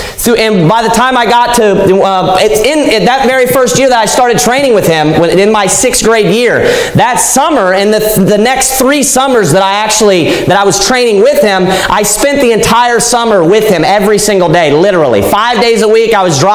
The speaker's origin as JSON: {"language": "English", "region": "Kentucky", "country": "United States", "said": "I'm from Northern Kentucky. I'm from like Greater Cincinnati area."}